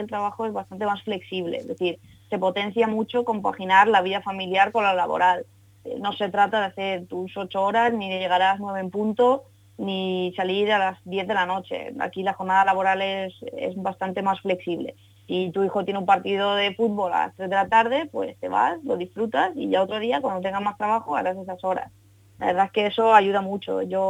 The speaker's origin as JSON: {"language": "Spanish", "country": "Finland", "tie": "born or raised there", "said": "Yo realmente crecí en Finlandia, pasé parte de mi infancia en Finlandia"}